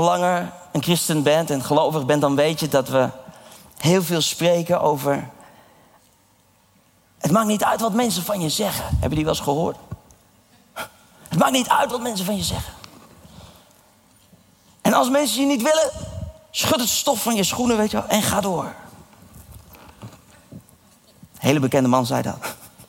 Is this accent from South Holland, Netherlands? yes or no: yes; The Hague, South Holland, Netherlands; Ik groeide op in Den Haag in een omgeving waar heel veel nood in de wereld was, veel ellende.